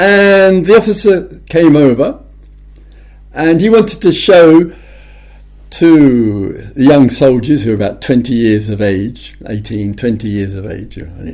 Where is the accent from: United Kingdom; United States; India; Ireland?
United Kingdom; England; I am English